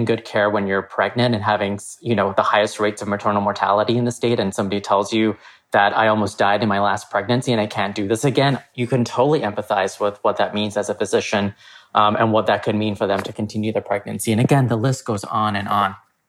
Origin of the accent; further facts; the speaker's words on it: Texas, United States; I think, again, growing up in Texas, this is not new for me.